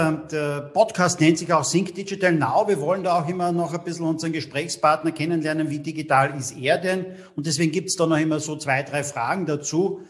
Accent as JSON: {"language": "German", "country": "Austria", "said": "Bei uns in Österreich"}